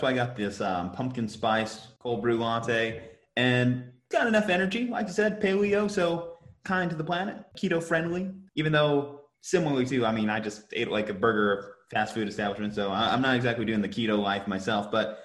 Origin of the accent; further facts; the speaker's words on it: New Mexico, United States; I'm not one to judge considering I'm come from New Mexico